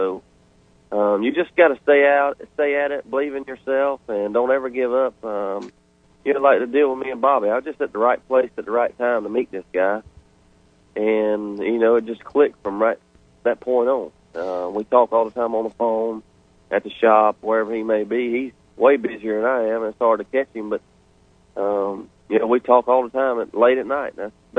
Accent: Florida, United States; Yeah, I grew up here in Florida, raced in, you know, Florida most of all my life until I started traveling a little bit.

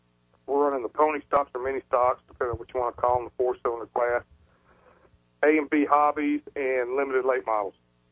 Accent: Atlanta, Georgia, United States; Yeah, I grew up in Atlanta, and my first foray into racing was actually selling newspapers at Atlanta Motor Speedway back in 64 when it was new.

